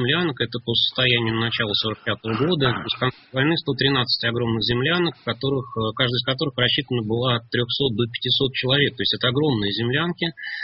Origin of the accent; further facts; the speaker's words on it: Zarechny, Russia; вот одно из них располагалось на месте моего родного города Заречного